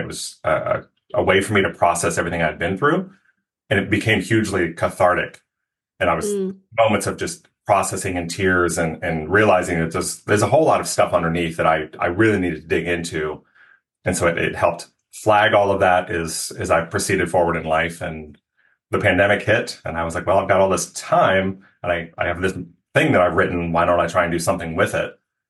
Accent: East Coast, United States; I grew up on the East Coast. I now live in California, in Pennsylvania and rural parts of both Pennsylvania and Virginia.

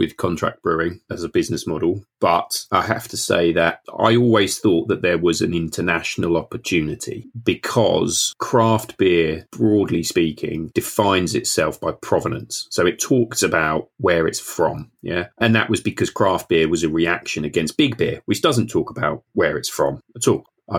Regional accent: England, United Kingdom; So I can go out and say, yes, yeah, I'm English, but you're drinking Australian beer.

